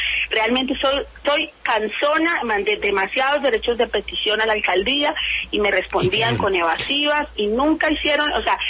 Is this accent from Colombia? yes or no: yes; Colombia; nosotros como colombianos no estamos preparados